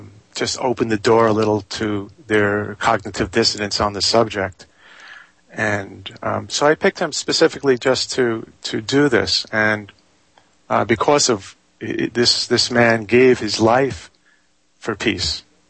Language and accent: English; New York City, New York, United States; 1961. And I'm from an Irish, German, French, Roman Catholic family in New York City.